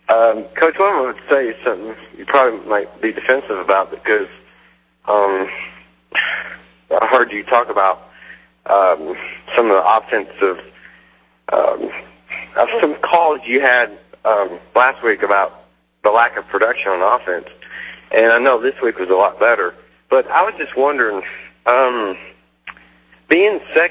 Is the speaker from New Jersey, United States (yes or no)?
no; Nashville, Tennessee, United States; I come from Nashville.